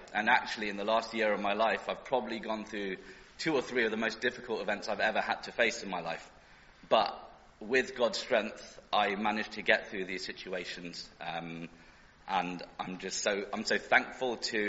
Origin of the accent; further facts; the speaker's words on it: India; Bearing in mind I'm Indian, I'm not short of family. There's hundreds of us